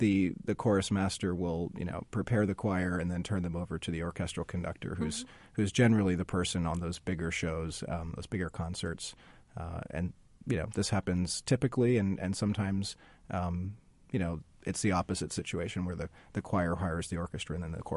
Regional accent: Titusville, New Jersey, United States; Titusville, New Jersey, okay. Near Washington Crossing area.

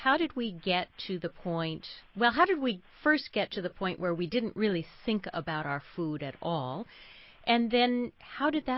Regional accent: Los Angeles, California, United States; I grew up in Los Angeles, and it just struck me, when I was in the public school system there, we went on regular field trips to, say, dairy farms

